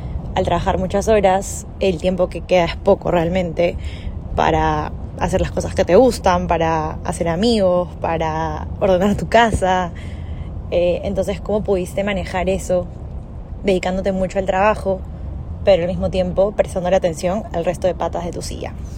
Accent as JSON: {"language": "Spanish", "country": "Peru", "lives_now": "New York, United States", "said": "tengo 26 años y soy de Perú. Vivo actualmente en New York, en Manhattan."}